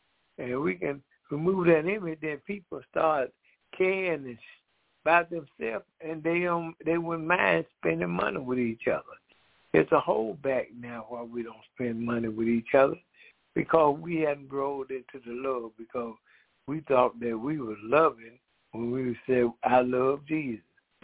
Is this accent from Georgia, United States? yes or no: yes; Decatur, Georgia, United States; I am from Decatur, Georgia